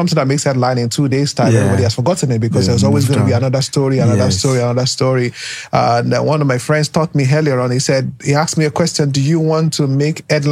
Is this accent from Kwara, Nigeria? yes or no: yes; Ilorin, Kwara, Nigeria; I grew up in Ilorin. I was born in Ilorin, Kwara State.